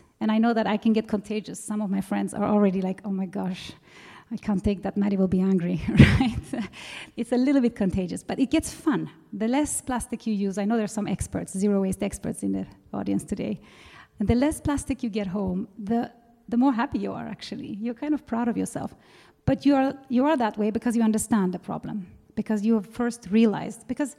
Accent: Sweden; I grew up in Sweden, and we recycle.

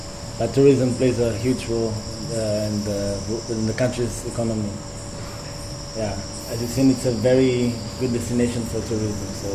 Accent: Maputo, Maputo City, Mozambique; I come from Maputo, the capital city. In the south, like the last place they showed.

